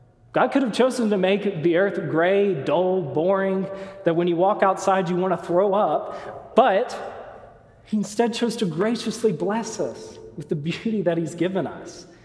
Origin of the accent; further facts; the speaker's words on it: Alabama, United States; moved away as an adult; As you may know, I'm from Alabama, and 2 years ago accepted an offer to go to grad school out here at the School of Mines.